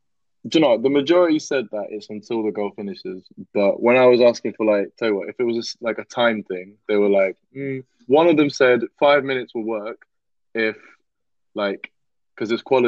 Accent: Oxford, South East England, United Kingdom; Maybe it's because we're from Oxford, though. Maybe shit's just different for us.

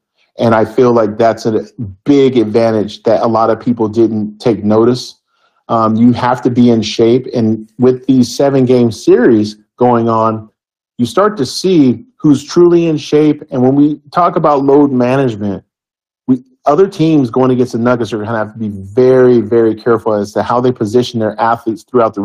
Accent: West Coast, United States; I'm from the West Coast, so I go old school, bro.

